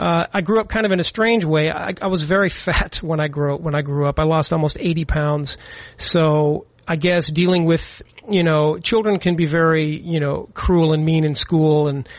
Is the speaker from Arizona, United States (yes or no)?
yes; Tucson, Arizona, United States; Well, I'm from Tucson, Arizona originally, and I was very fortunate to grow up in a house where pursuing your dream and your art was something that was a big part of my life.